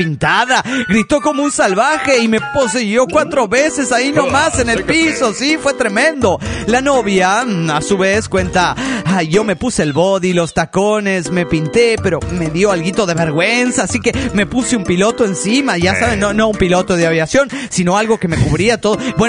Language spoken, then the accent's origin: Spanish; Argentina; de Argentina.